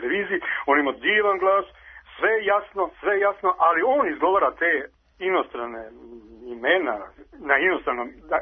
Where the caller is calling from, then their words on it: Belgrade, Serbia; Ja sam trenutno u Kovačici, ja sam Beograđanin.